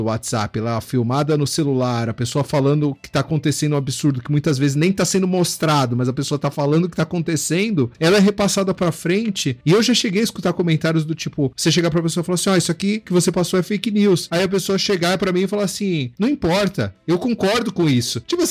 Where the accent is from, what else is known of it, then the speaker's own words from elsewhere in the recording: São Bernardo do Campo, São Paulo, Brazil; Eu sou de São Bernardo do campo.